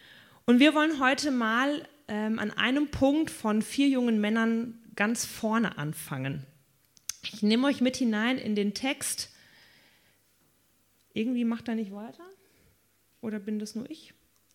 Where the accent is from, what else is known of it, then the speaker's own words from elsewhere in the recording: Hesse, Germany; born there; Ich komme ja gebürtig hier aus dem Wetteraukreis und so die Strecke Büdingen-Gießen war mir eigentlich immer bekannt